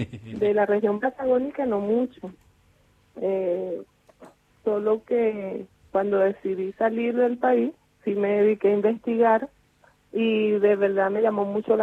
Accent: Ciudad Bolívar, Bolívar, Venezuela; moved away; En mi país, yo lo viví antes de salir, me crié en Ciudad Bolívar. Una parte que se llama Bloques de la Paragua

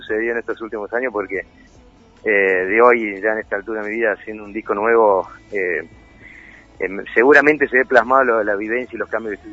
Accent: Córdoba, Argentina; also born or lived in Buenos Aires; yo como cordobés, ¿no? Viviendo tantos años en Buenos Aires. Lo digo porque ahora vivo en Córdoba hace un tiempo

